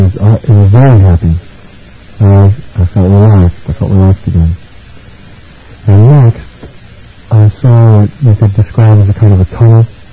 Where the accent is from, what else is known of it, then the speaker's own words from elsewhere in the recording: East LA, California, United States; It was almost like a place where I grew up in East LA.